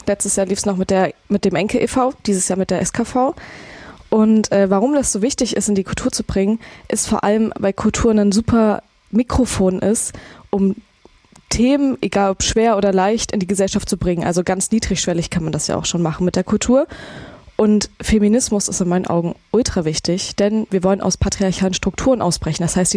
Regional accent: Erfurt, Thuringia, Germany; In ganz Erfurt war es mir erstmal wichtig, weil das hier meine Heimatstadt ist und gerne hier angefangen hätte, weil ich hier auch eben gute Kontakte habe.

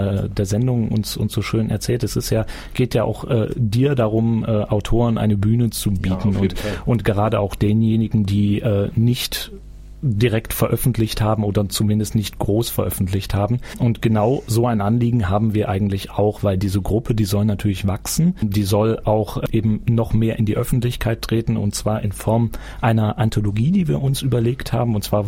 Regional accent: Thuringia, Germany; wir kommen aus Thüringen, wir lesen in Thüringen. Thüringen prägt uns.

